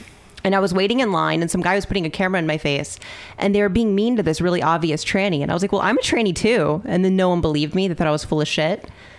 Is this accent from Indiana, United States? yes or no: no; Richmond, Virginia, United States; Richmond, yeah. Virginia.